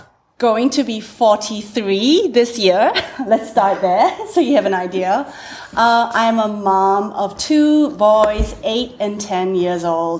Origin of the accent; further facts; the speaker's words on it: Singapore; now in Australia; And I'm originally from Singapore, thus the strange accent.